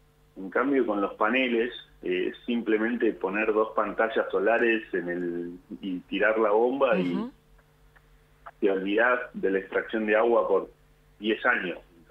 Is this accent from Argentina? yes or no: yes; Huinca Renancó, Córdoba, Argentina; Yo soy de Córdoba, de un pueblito de Huinca, Renancó se llama.